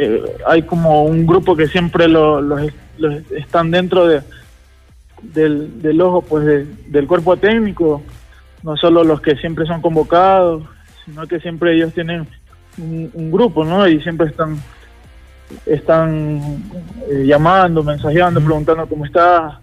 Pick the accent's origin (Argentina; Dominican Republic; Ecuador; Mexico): Ecuador; yo estoy hasta un poco incómodo como ecuatoriano